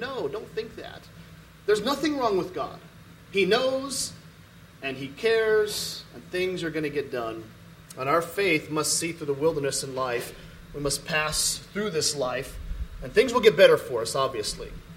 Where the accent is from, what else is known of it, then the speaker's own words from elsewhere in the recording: California, United States; also born or lived in Tucson / Folsom; We live in Georgia now, but we're actually from California. And we migrated in Tucson for a little while